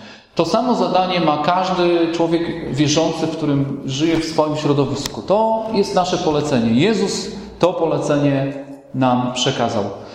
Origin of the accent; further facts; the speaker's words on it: Strzemboszów, Świętokrzyskie Voivodeship, Poland; now in Olsztynek, Poland; Ja pochodzę z małej wioski, ze Strzemboszowa, z województwa świętokrzyskiego. Przyjechałem do Olsztynka 14 lat temu i od tego czasu mieszkam w Olsztynku.